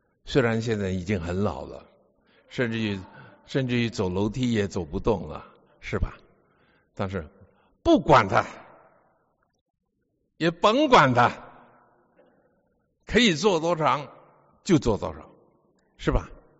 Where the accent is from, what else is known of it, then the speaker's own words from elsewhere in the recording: Beijing, China; 因为我的爸爸是广州人，我的妈妈也是广州人，但是我却出生在中国的北边。后来我在北京住了五年，从幼稚园看去，小学一年级、二年级、三年级、四年级，所以我现在会讲一点的北京话